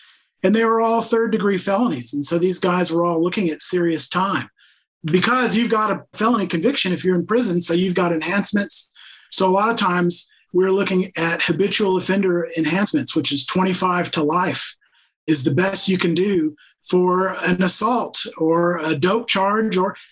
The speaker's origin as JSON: {"language": "English", "town": "Seguin", "region": "Texas", "country": "United States", "tie": "born or raised there", "said": "I grew up in Seguin, just south of San Marcos, near San Antonio."}